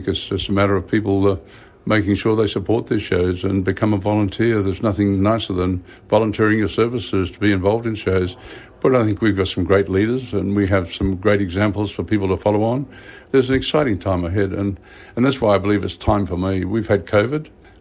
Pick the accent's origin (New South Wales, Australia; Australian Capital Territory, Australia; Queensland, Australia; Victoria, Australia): Queensland, Australia; Brisbane; I was just a little boy growing up in Brisbane